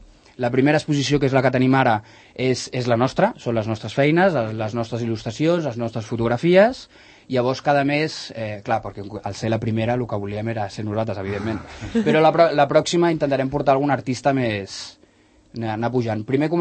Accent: Sant Cugat, Catalonia, Spain; tots som de Sant Cugat i evidentment som del poble de tota la vida, tothom ens coneix.

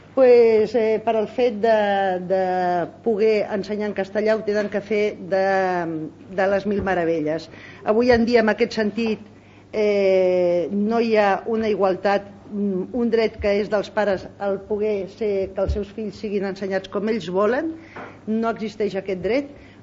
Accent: Catalonia, Spain; tots vivim a Catalunya, a mi classes de catalanitat no me les vindran a donar vostès, perquè soc tan catalana o més que vostès

